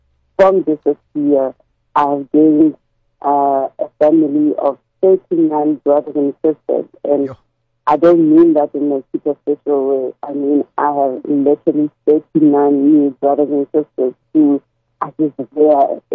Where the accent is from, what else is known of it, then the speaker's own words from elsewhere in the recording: Gaborone, South-East District, Botswana; moved away as an adult; I am actually born and bred in Gaborone, like you said.